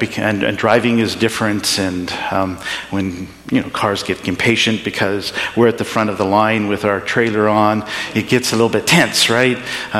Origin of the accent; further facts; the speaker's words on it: India; I grew up in India, and traveling in India is so much different than traveling here.